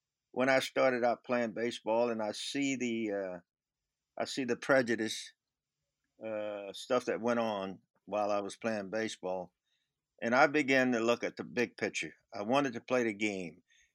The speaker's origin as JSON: {"language": "English", "region": "the South", "country": "United States", "tie": "born or raised there", "said": "I was raised up in the South, so I knew where to go, when to go."}